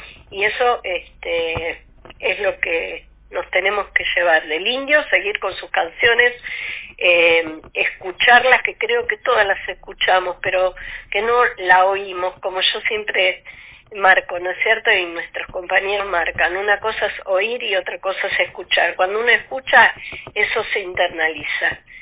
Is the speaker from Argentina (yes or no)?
yes; Quilmes, Buenos Aires Province, Argentina; Quilmes, mi ciudad natal y mi ciudad de origen y de pertenencia en su momento